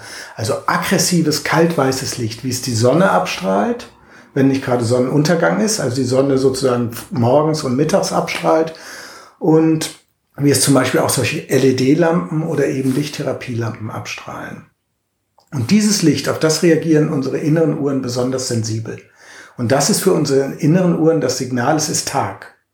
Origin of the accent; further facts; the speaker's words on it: Germany; in meiner Heimat, in Deutschland